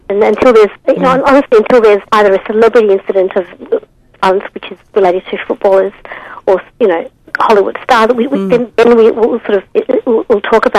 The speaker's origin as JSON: {"language": "English", "country": "Australia", "said": "which as Australian women we're all discussing"}